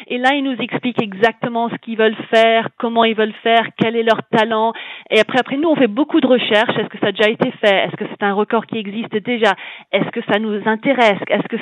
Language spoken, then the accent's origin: French; France; now in London, United Kingdom; je suis française mais j'habite à Londres.